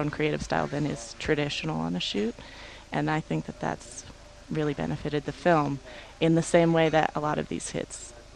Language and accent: English; Santa Fe, New Mexico, United States; we're from Santa Fe